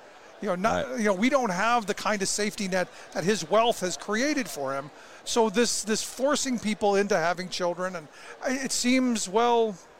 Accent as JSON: {"language": "English", "town": "Cleveland", "region": "Ohio", "country": "United States", "tie": "born or raised there", "said": "I grew up in Cleveland. Same thing."}